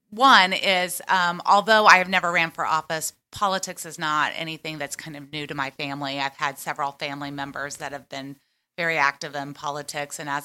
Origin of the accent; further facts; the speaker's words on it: Columbus, Indiana, United States; Born and raised in Columbus, Indiana. Went to elementary school at St. Peter's and high school at Columbus East.